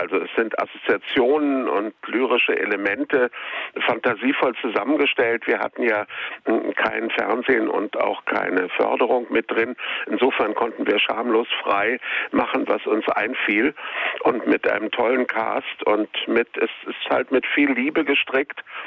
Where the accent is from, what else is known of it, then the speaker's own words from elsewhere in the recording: Berlin, Germany; als Berliner auch